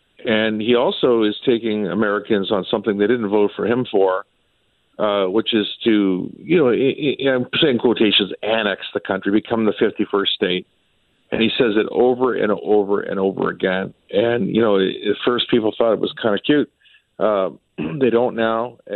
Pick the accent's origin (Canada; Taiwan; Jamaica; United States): Canada; And there's nothing I can do really about it as a Canadian.